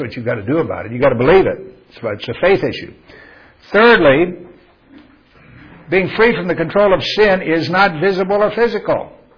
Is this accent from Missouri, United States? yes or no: yes; Missouri, United States; now in California, United States; I mean, I'm from Missouri.